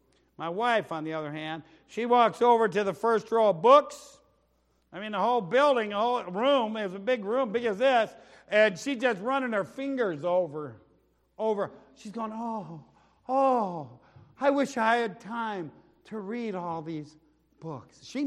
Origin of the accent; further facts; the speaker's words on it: Tennessee, United States; born there; Like I said, I was born in Tennessee.